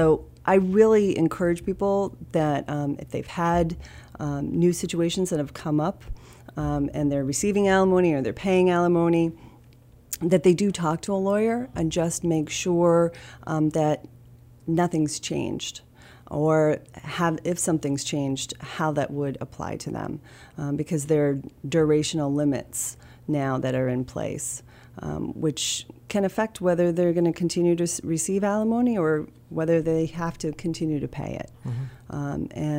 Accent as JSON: {"language": "English", "region": "Florida", "country": "United States", "lives_now": "North Attleboro, United States", "said": "when I moved into North Attleboro, my husband grew up there. I didn't. Uh-huh. I'm originally from Florida, so it was a really great way for me to understand the New England process."}